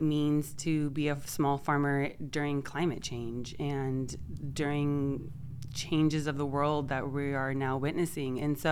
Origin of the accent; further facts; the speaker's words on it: Tigard, Oregon, United States; also born or lived in Portland / Tualatin; Well, I was born up in Portland and grew up in Tigard and Tualatin